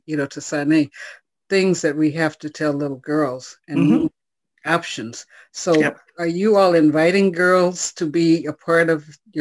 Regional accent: Kansas, United States; I grew up in Kansas and I was an oldest child and I was good in math.

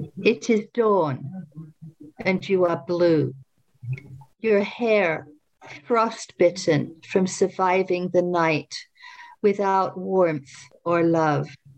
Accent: New Westminster, British Columbia, Canada; from New Westminster

